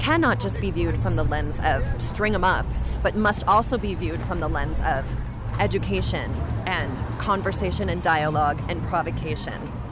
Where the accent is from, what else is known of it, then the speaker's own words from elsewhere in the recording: New York, United States; You know, I'm a New Yorker.